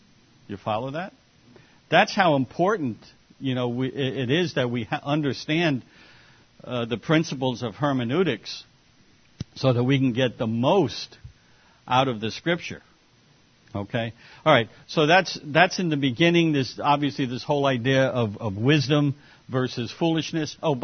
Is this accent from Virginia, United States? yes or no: no; New York, United States; Well, look, I was born in New York City. I grew up here on Long Island, which was suburban, not really rural. I knew nothing about farming.